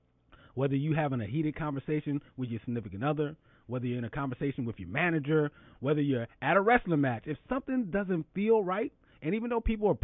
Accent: Philadelphia, Pennsylvania, United States; Shoot, in my hometown of Philly where I grew up

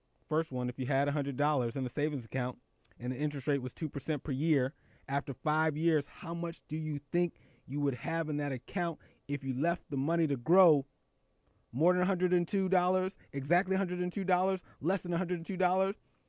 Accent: Philadelphia, Pennsylvania, United States; given some of the stuff that's happening with them in my hometown of Philadelphia.

